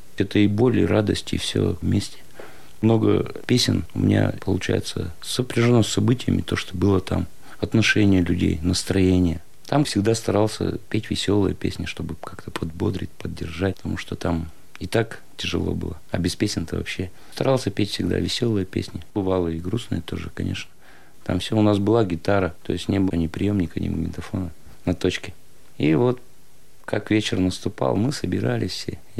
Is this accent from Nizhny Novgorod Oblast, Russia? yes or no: no; Perm Krai, Russia; born there; Родился я в Пермской области, учился в школе, ну, как все школьники.